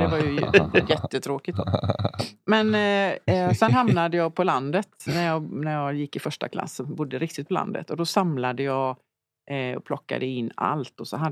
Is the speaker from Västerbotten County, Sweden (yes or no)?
no; Gothenburg, Västra Götaland County, Sweden; also born or lived in Stockholm; now in Mariefred, Sweden; Göteborg. Mm. Och sen har jag hoppat runt lite igen.